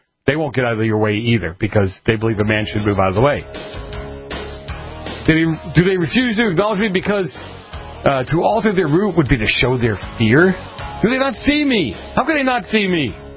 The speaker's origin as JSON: {"language": "English", "town": "Boston", "region": "Massachusetts", "country": "United States", "tie": "born or raised there", "also_born_or_lived": "Los Angeles, United States", "said": "Hey, Howard, I grew up in Boston. I worked in Los Angeles for years and years and years and years and years. I am white, and no."}